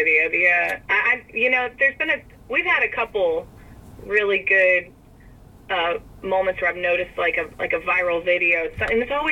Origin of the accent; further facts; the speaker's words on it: Kansas City, Missouri, United States; especially growing up in Kansas City, I could have gone to a jam any night of the week.